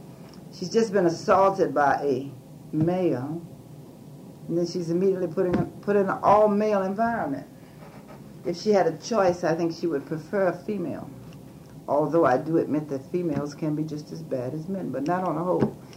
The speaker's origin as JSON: {"language": "English", "town": "Miami", "region": "Florida", "country": "United States", "tie": "born or raised there", "said": "Born and raised in Miami, just where, right in the area that I'm representing."}